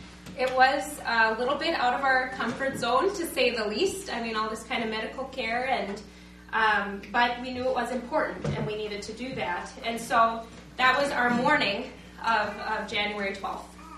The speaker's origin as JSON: {"language": "English", "country": "United States", "said": "But here we are from North Dakota and Minnesota going, oh, God."}